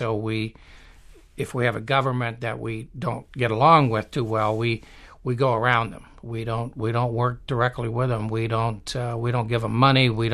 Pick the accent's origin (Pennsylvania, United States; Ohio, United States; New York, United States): Ohio, United States; I'm from Ohio